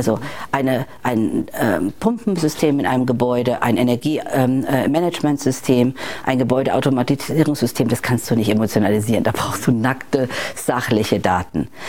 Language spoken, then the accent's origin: German; Rhineland-Palatinate, Germany; born there; ich komme ja gebürtig aus Rheinland-Pfalz